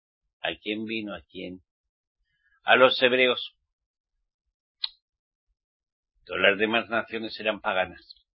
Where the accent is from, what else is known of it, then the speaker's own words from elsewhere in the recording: Spain; born there; Yo era cristiano. Bueno, como yo nací en España